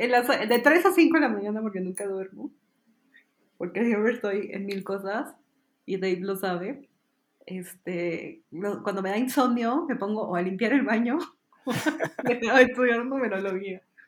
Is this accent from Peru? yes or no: yes; Lima, Peru; Bueno, yo soy limeña, entonces diría pisco.